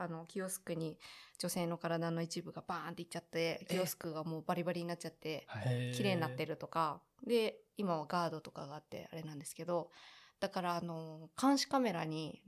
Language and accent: Japanese; Shin-Koiwa, Tokyo, Japan; 私は新小岩なんですよね、出身が、